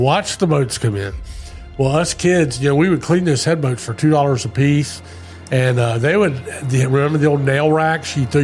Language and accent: English; Ponce Inlet, Florida, United States; Part of the fun of growing up in Ponce Inlet.